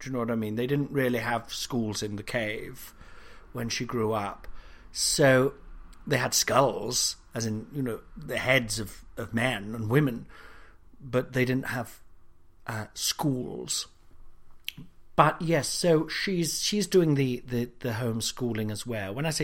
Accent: Nottingham, East Midlands, United Kingdom; I'm from Nottingham, for fuck's sake.

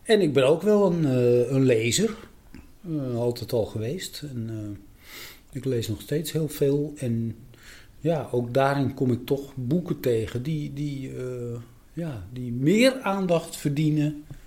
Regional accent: Drachten, Friesland, Netherlands; En ik ben opgegroeid in Friesland, in het schitterende Drachten.

